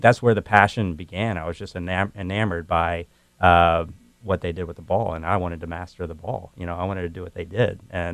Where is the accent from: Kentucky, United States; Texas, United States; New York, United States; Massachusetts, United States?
Texas, United States; also born or lived in Memphis; I was born here in Memphis, moved to Texas early, and I remember watching the World Cup.